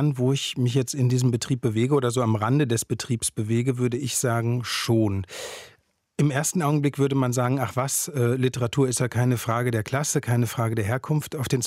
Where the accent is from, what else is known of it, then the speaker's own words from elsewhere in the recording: Plettenberg, North Rhine-Westphalia, Germany; zu meiner eigenen Kleinstadt, zu meiner Heimatstadt Plettenberg, eine andere Beziehung gefunden habe